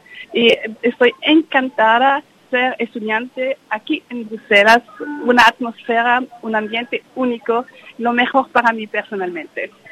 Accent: Vienna, Austria; Spanish is a second language; also born or lived in New York; soy de Viena, soy austríaca y la lengua española siempre me ha gustado muchísimo

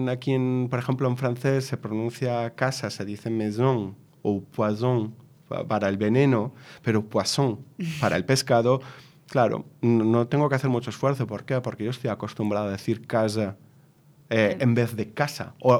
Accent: Valencian Community, Spain; first language Valencian; Spanish is a second language; para una persona como yo, valenciano hablante

